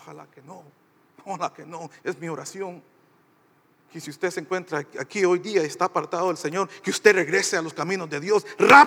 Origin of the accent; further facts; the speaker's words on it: Basque Country, Spain; como nosotros vascos somos hispanos, latinos, que nos gusta abrazar a la gente y toda la alegría, así somos nosotros.